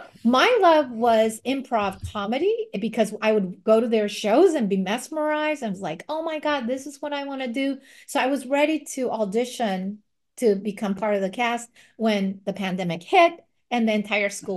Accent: Japan; when I was growing up in Japan

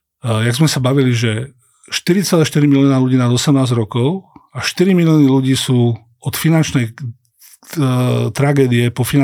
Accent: Trenčín, Trenčín Region, Slovakia; Máme to šťastie, že sme z Trenčína.

